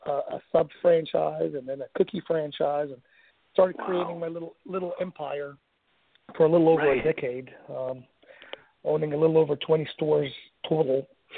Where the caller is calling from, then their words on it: San Antonio, Texas, United States; I am calling from Alamo City, Urban Bricks headquarters.